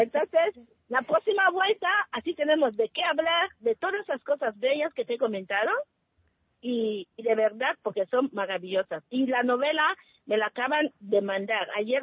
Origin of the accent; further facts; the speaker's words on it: Equatorial Guinea; first language Bubi; Lo hacemos en español y en bubi también, porque ya sabes que yo, mi cultura, pues... Mi dialecto es el bubi.